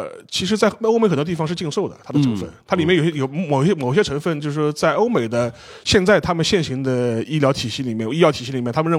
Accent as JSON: {"language": "Chinese", "country": "China"}